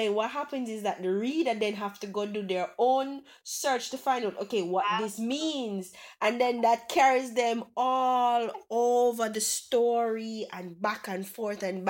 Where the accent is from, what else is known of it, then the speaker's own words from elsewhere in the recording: Jamaica; Especially when it comes to how we speak, which is a very big part of what being Jamaican is, how we talk. We have our own language, really.